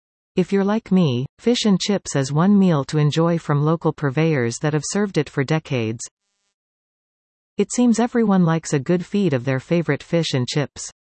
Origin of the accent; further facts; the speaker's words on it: Hespeler, Ontario, Canada; Growing up in Hespler, on Forbes Street, in the 50s, my brother Ralph and I had to run a lot of errands on foot.